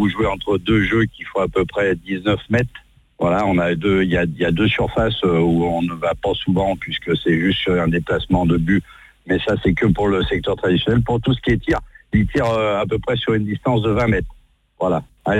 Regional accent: Lyon, Auvergne-Rhône-Alpes, France; je suis originaire de Lyon, donc le berceau de la boule lyonnaise.

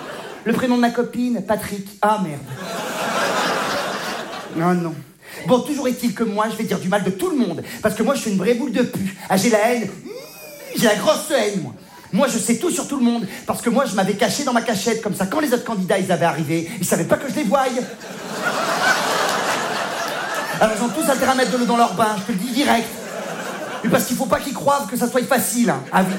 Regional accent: Provence-Alpes-Côte d'Azur, France

